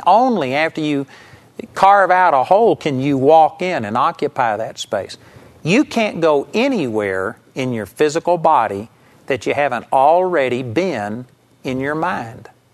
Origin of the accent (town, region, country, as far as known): Arlington, Texas, United States; born or raised there